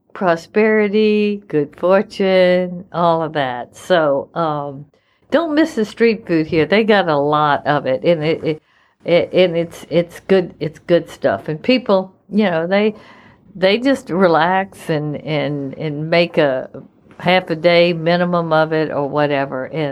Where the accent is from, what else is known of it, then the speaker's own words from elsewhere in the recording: United States; But I have to say, as an American, I felt drawn here to just pay my respects